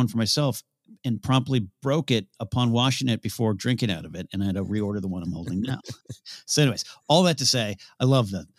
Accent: Rio Grande, United States; which is still the same Burger King in my hometown of Rio Grande, Grand

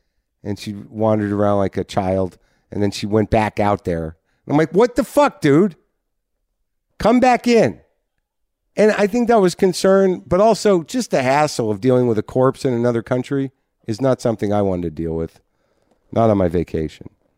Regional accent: United States; And I don't know if that's me being an American and not very polite.

